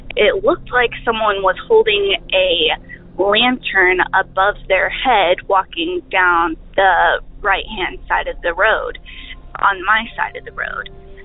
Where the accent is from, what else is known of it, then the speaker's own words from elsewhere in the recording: St. Joseph, Missouri, United States; So I grew up in St. Joseph, Missouri